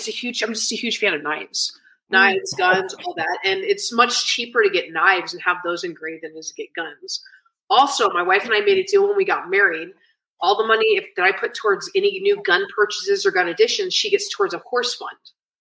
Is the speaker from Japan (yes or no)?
yes; Japan; like I grew up in Japan and, you know, as an American child, but ethnic wise, like Lebanese and Irish, I didn't really have identities within Japan.